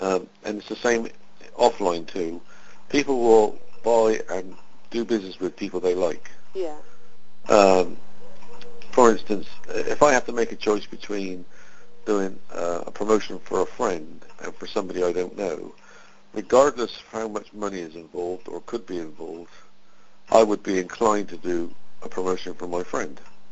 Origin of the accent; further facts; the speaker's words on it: United Kingdom; And I'm ignoring my home country, UK.